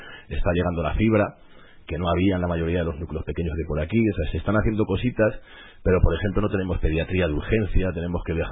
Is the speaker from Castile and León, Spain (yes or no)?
yes; Segovia, Castile and León, Spain; also born or lived in New York / Mexico / Barcelona / Madrid; nos hemos pasado los últimos 30 años viviendo en ciudades grandes. Y yo soy de pueblo, de pequeñito, soy de Segovia, pero he vivido en Nueva York, en México, en Barcelona, en Madrid.